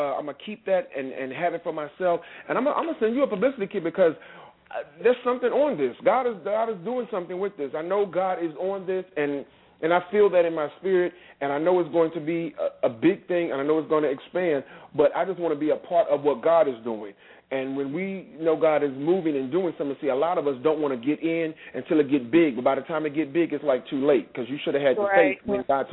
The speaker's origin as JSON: {"language": "English", "region": "Virginia", "country": "United States", "said": "I'm not from there. I'm from Virginia"}